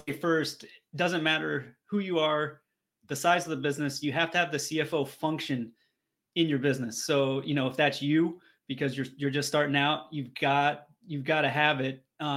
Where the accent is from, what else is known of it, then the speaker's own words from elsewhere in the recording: Austin, Texas, United States; Sure. Well, first of all, I'm from Austin, Texas.